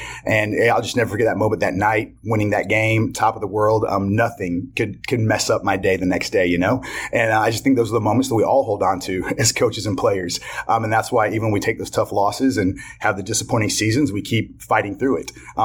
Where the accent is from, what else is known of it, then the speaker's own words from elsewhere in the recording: North Carolina, United States; I mean, again, growing up in North Carolina, whether it's the Division I level, Division II level, high school level, there's incredible coaches all over the place